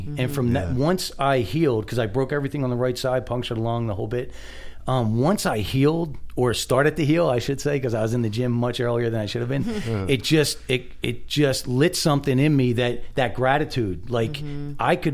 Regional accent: New Jersey, United States; I grew up in Jersey.

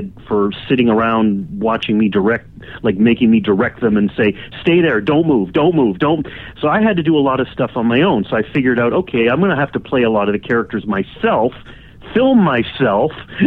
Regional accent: Toronto, Ontario, Canada; born there; Well, I was born in Toronto, Canada

